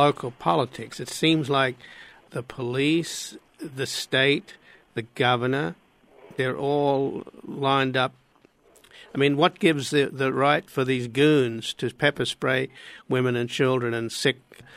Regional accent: Australia; now in Hollywood, United States; I mean, I come from Australia

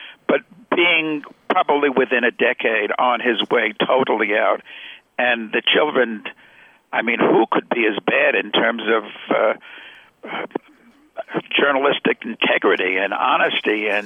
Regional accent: New York, United States; when I was a kid growing up in New York

